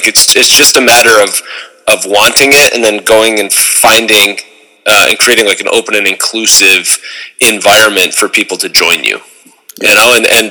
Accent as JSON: {"language": "English", "region": "New York", "country": "United States", "tie": "born or raised there", "said": "I grew up in New York, but not New York City. That's what everyone thinks. Western New York, which is a Rust Belt area, is what we say."}